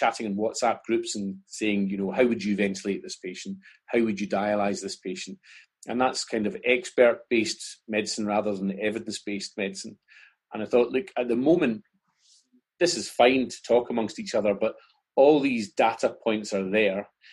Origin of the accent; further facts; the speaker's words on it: Scotland, United Kingdom; and being Scottish, that's important to me